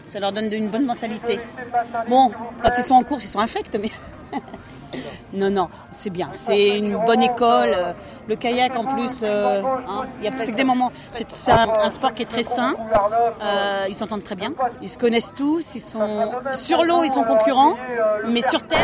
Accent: Mantes-la-Jolie, Île-de-France, France; comme on est de Mantes-la-Jolie

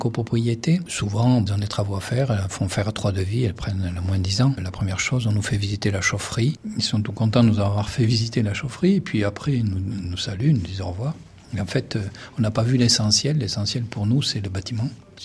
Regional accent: South-West France, France; À mon accent, peut-être, je ne sais pas si ça se reconnaît, je suis originaire du sud-ouest. Et à mon enfance, j'avais ça dans ma famille, un poulailler.

